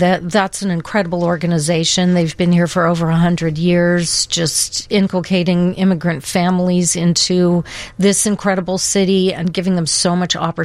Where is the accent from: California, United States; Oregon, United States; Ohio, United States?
California, United States; Los Angeles; I grew up in Los Angeles, and when I decided that I wanted to, you know, go into the business, I figured it's a company town, join the company.